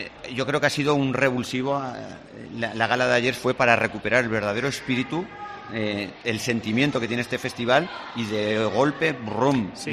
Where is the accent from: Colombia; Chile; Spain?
Spain; Jaca, Aragon; los que somos de Jaca toda la vida